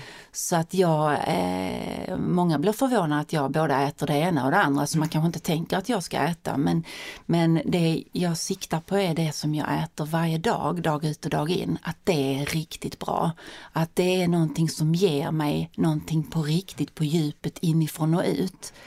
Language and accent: Swedish; Skåne, Sweden; När jag växte upp i Skåne och så.